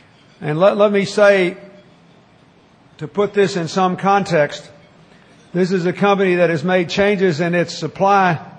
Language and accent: English; Mississippi, United States; which have a great school in the Mississippi Delta in my home state